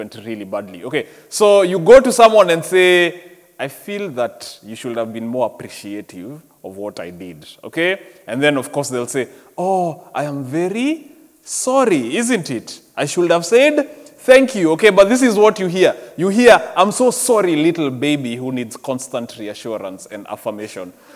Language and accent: English; Kenya; So we've been in Kenya. I'm from Kenya, by the way. So we've gone to Kenya to visit family together.